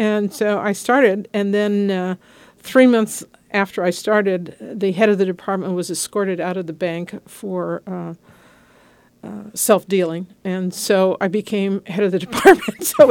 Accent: Los Angeles, California, United States; I grew up in Los Angeles. And after I graduated from college, I wanted to go back east.

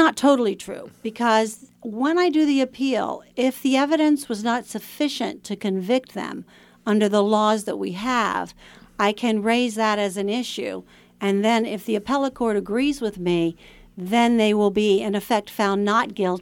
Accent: Florida, United States; born there; Yes, I was born in Florida.

